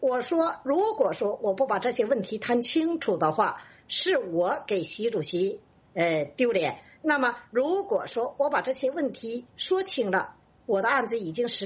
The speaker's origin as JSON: {"language": "Chinese", "town": "Changchun", "region": "Jilin", "country": "China", "said": "我是来自吉林省长春市访民"}